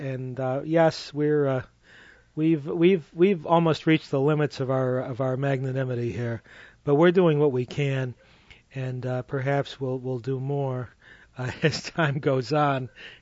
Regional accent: New York, United States; which seems absurd to me, being a New Yorker.

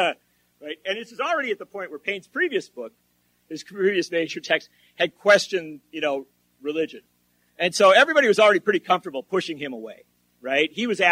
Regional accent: Wisconsin, United States; Well, you know, I grew up near Kenosha, and not everybody sticks around.

